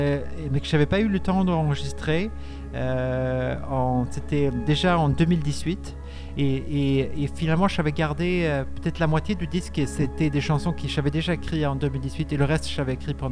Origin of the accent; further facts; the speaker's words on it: Sweden; French is a second language; Moi, j'ai grandi en Suède, très proche à la nature.